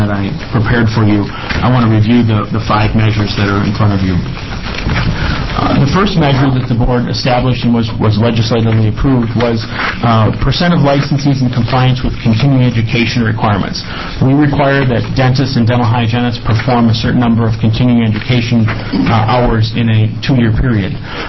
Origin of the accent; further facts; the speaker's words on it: Wisconsin, United States; moved away; I don't sound like I'm born and raised in Oregon. I hail from the state of Wisconsin, and it's my hope that you won't hold that against me